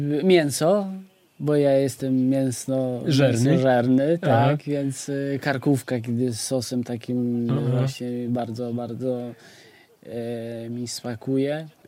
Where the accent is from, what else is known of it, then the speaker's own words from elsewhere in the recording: Albania; Polish is a second language; Jestem góralem z Albanii